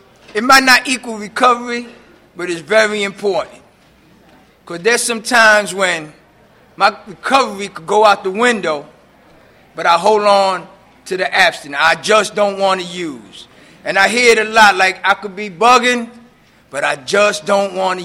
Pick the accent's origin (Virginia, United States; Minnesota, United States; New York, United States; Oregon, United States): New York, United States; You know, I'm from New York. I'm a Puerto Rican that grew up in Harlem.